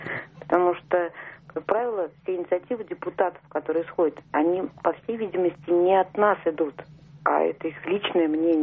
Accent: Saratov, Saratov Oblast, Russia; Здравствуйте, я из Саратова.

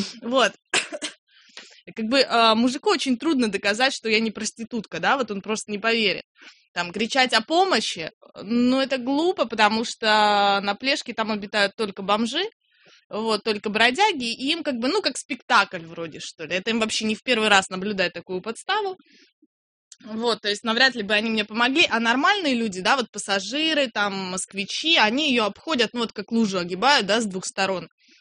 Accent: Ukraine; сама я из Украины, вот, у меня украинское гражданство

